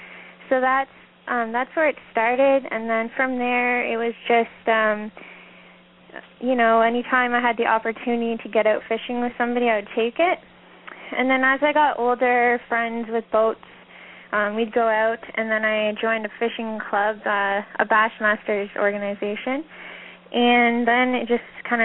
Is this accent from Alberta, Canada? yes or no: no; Ontario, Canada; I'm from Canada, and I definitely say A all the time. So I'm from Ontario